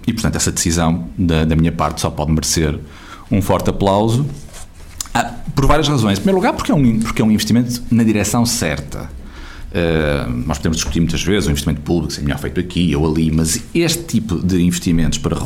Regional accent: Guimarães, Norte, Portugal; como vimaranense, estou feliz.

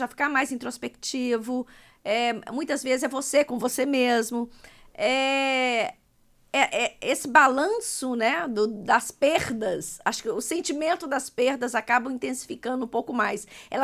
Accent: Brazil; moved away; eu tô aqui há 10 anos, vai fazer 10 anos que eu estou aqui. Eu saí do Brasil

